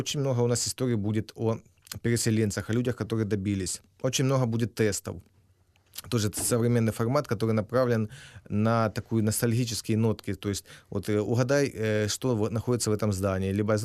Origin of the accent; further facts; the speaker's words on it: Horlivka, Donetsk Oblast, Ukraine; moved away; я вам скажу, что я же сам из Горловки, я, правда, не вот 5 лет уже не ездил в родной город